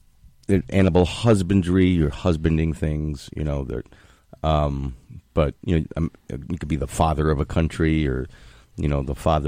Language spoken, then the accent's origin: English; Dix Hills, New York, United States; also born or lived in Brooklyn; I grew up, we moved to Long Island from Brooklyn and, we were out in the, you know, Dix Hills area